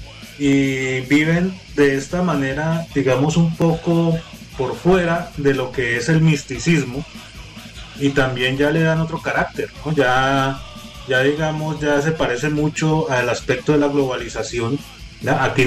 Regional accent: Cali, Valle del Cauca, Colombia; A mí me tocó varias veces, yo soy de Cali

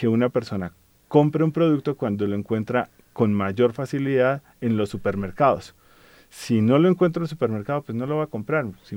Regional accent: Colombia; a nosotros como colombianos nos costó 0 pesos formar esa persona

